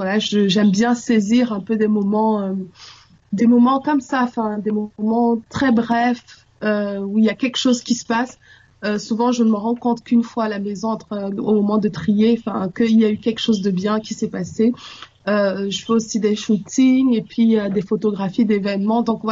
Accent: Cameroon; now in Geneva, Switzerland; Je suis camerounaise, je viens du Cameroun et je suis ici à Genève depuis 2011.

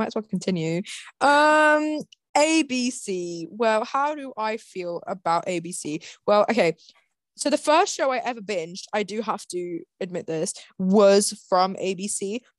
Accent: United Kingdom; we're British.

